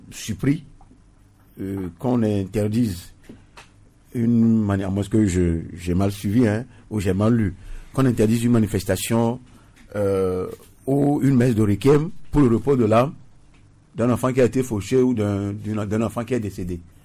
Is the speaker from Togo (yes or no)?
yes; Togo; Nous sommes Togolais et on est là.